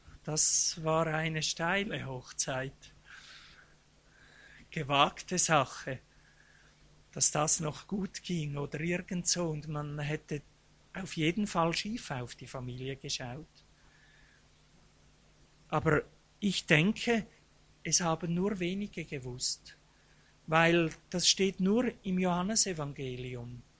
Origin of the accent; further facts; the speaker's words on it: Vorarlberg, Austria; Ich war ein Schweizer Grenzgänger, wie es sich so richtig gehört für einen Vorarlberger.